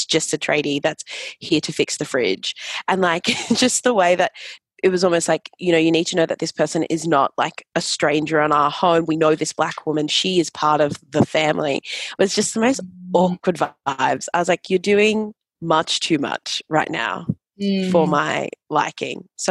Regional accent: Sydney, New South Wales, Australia; I was like, well, I grew up in Sydney, but yes, like I am from Ghana

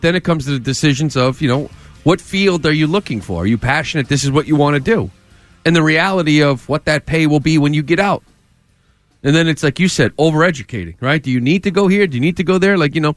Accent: Massachusetts, United States; We're from Massachusetts.

